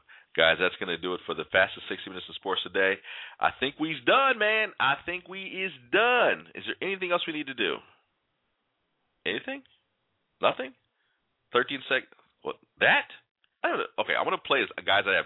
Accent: Galesburg, Illinois, United States; I do hope to get down to my hometown of Galesburg, Illinois, and pay the proper respects to that man.

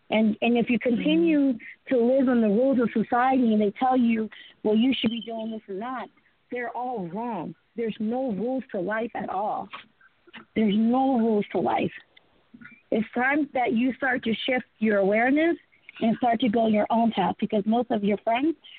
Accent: India; I'm from India. Go to a Hindu temple.

